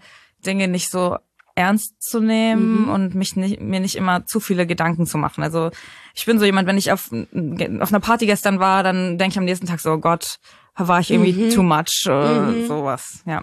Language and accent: German; Berlin, Germany; also born or lived in Cologne; Ich bin eigentlich auch Berlinerin. Dann sind wir nach Köln gezogen und jetzt sind wir aufs Land gezogen und sanieren gerade ein Haus.